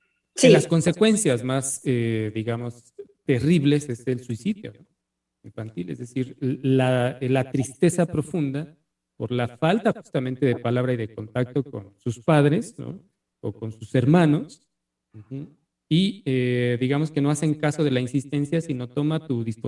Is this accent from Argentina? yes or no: no; Mexico; Al estilo de cómo somos los mexicanos a la hora de resolver